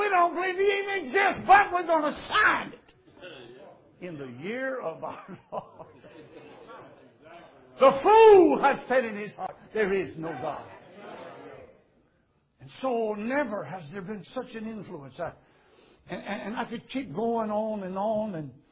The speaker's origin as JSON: {"language": "English", "region": "Louisiana", "country": "United States", "said": "they always ask me when they find out I'm from Louisiana."}